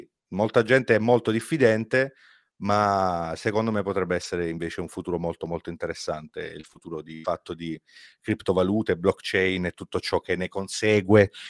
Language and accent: Italian; Taranto, Apulia, Italy; Sono di Taranto, quindi lo so.